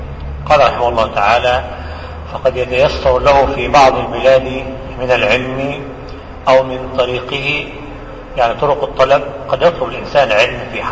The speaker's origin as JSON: {"language": "Arabic", "country": "Egypt", "said": "بل عندنا في مصر بلد المطابع"}